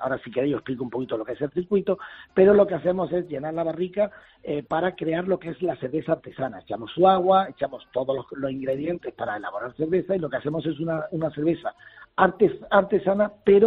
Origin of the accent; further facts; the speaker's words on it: Granada, Andalusia, Spain; y como buen granadino que soy, mi mujer gaditana